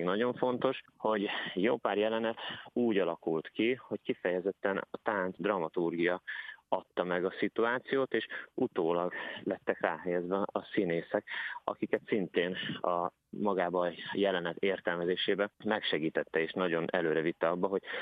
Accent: Paks, Tolna, Hungary; de alapvetően én paksi gyerek vagyok

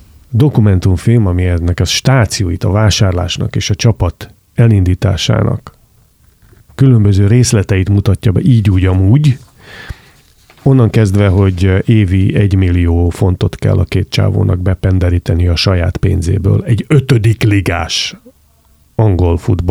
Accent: Nyíregyháza, Szabolcs-Szatmár-Bereg, Hungary; én még emlékszem, hogy gyerekkoromban Nyíregyházán nőttem föl

